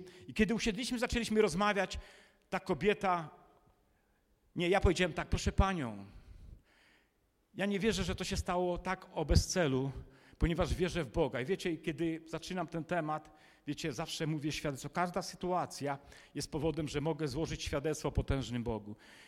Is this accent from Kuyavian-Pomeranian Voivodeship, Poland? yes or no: no; Warmian-Masurian Voivodeship, Poland; ja pochodzę z Mazur.